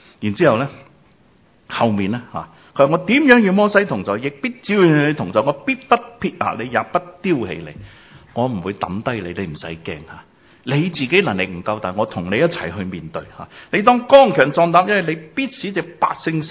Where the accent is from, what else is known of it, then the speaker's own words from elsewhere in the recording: Guangdong, China; accent: Cantonese; 读翻正啲，我哋广东口音啊